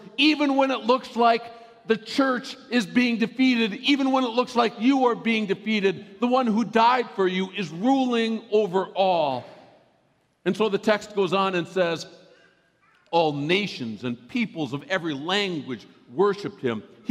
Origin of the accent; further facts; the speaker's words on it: Redwood Falls, Minnesota, United States; Last week or so, I've been thinking a lot about my hometown, Redwood Falls, Minnesota.